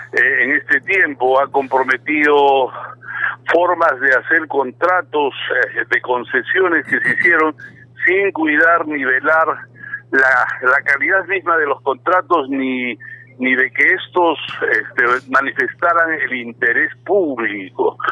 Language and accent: Spanish; Cusco, Peru; desearía como cusqueño que esto se resuelva